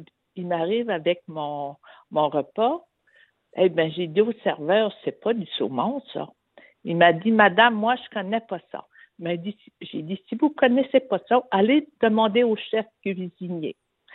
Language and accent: French; Quebec, Canada; Moi, du saumon, je connais bien ça. Je suis gaspésienne.